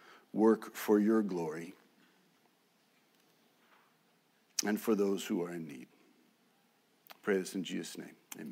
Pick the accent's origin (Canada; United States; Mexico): Mexico; It's growing up in Mexico, so pesos were the thing.